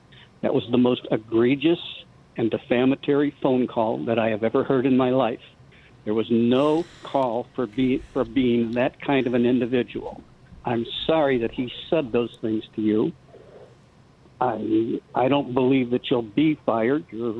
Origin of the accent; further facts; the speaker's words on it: Illinois, United States; also born or lived in Arkansas; I'm from Illinois, born in Arkansas, longtime Arkansas fan.